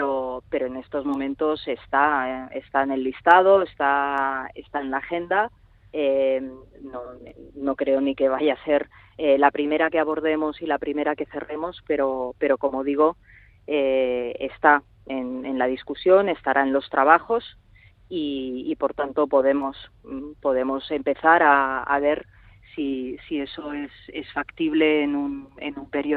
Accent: Catalonia, Spain; como ciudadana y como catalana

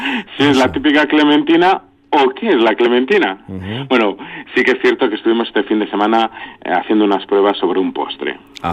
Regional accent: Laguardia, Basque Country, Spain; Somos del municipio de La Guardia, somos junta administrativa.

